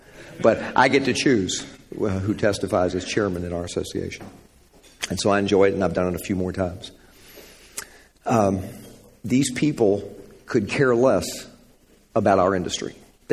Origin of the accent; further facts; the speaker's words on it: Kentucky, United States; I asked my senator, I'm from Kentucky, Mitch McConnell, the minority leader